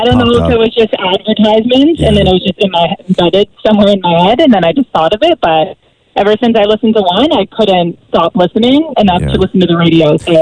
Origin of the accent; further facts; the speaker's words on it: Stouffville, Ontario, Canada; You know where Stovall is? It's just near Markham.